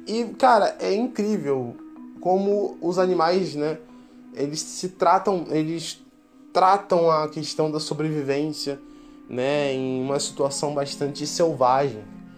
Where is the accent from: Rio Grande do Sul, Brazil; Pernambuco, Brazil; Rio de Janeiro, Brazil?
Rio de Janeiro, Brazil; quando eu era pequeno, em Campo Grande, né, aqui no Rio de Janeiro